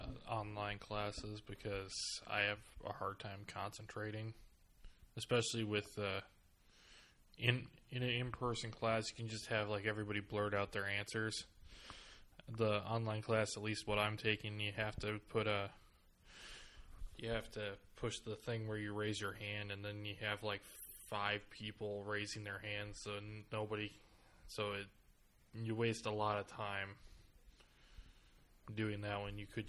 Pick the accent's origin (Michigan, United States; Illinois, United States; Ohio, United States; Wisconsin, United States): Wisconsin, United States; Also, I did notice that I'm actually from Wisconsin, so I don't know what the high schools were like here in Iowa